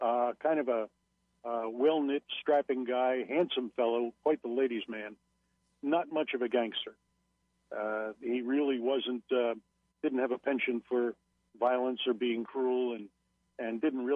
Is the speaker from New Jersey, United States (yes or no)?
yes; Atlantic City, New Jersey, United States; I grew up in Atlantic City, and my uncle was a bookie, and he brought me into his business at a very young age